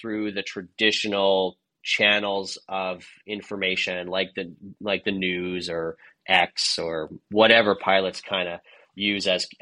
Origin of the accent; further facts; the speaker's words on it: Montreal, Quebec, Canada; English is a second language; I'm from Montreal, so sometimes I had a French sentence there creeping into my brain.